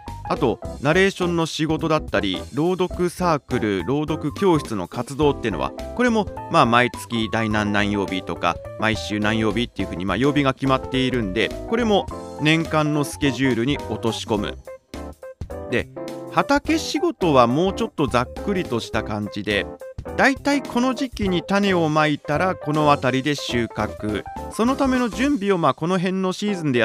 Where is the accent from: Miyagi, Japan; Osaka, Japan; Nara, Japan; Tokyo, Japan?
Tokyo, Japan; 元祖オラが町のチーム、はい、私の生まれ故郷、私のそのふるさとのサッカーチームなのでね